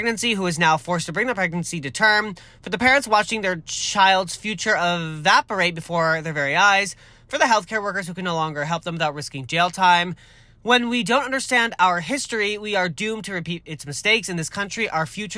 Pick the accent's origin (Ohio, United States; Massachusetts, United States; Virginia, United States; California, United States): Massachusetts, United States; I'm from Massachusetts. This is where I grew up